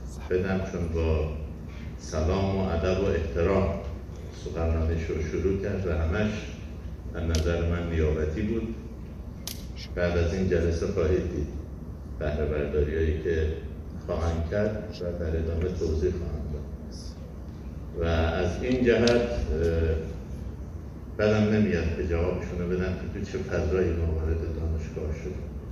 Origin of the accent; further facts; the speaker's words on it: Mashhad, Razavi Khorasan, Iran; تو اون شهر من متولد شدم، بزرگ شدم و بعدم دبیرستانم